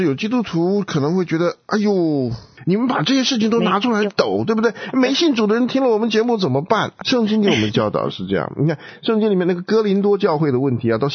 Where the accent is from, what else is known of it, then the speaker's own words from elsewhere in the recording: China; 对，我们中国人真的是不太善于检讨